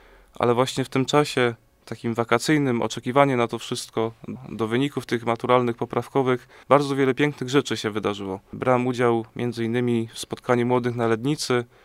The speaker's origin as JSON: {"language": "Polish", "town": "Brzustków", "region": "Łódź Voivodeship", "country": "Poland", "said": "Pochodzę z parafii pod wezwaniem świętego Jana Chrzciciela w Brzustkowie."}